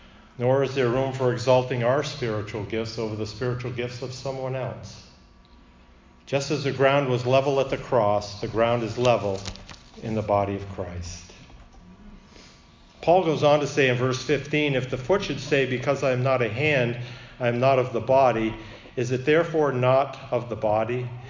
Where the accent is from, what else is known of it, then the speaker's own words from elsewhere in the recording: United States; And just because I'm an American pastor, I cannot boast